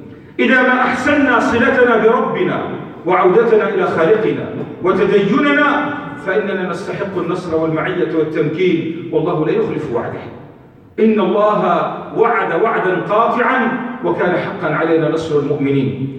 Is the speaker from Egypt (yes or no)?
no; Lebanon; للأسف هناك إرادة في بلدنا لبنان